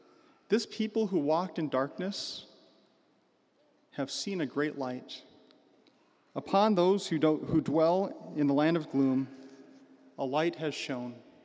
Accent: Williston, United States; It's kind of like being from Williston. People are always surprised that I'm from Williston.

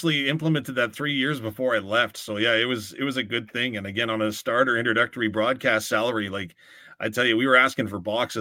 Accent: Weyburn, Saskatchewan, Canada; It's funny because growing up in Weyburn, right? So we're in a small town, small community.

